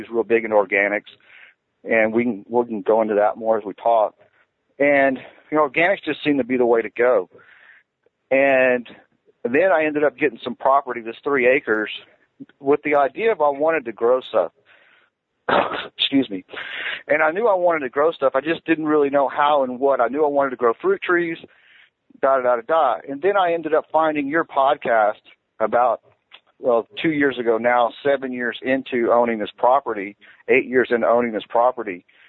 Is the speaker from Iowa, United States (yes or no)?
no; Euless, Texas, United States; born there; I was born in Useless, Texas. Okay. which AKA is also known as Euless.